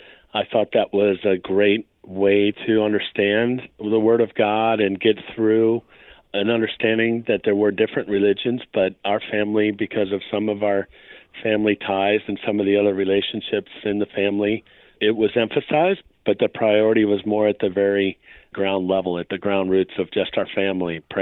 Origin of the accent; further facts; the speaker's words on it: St. Louis, Missouri, United States; also born or lived in Baltimore; Well, we grew up in St. Louis, Missouri. My dad had been in the Air Force for a while. I was born in Baltimore.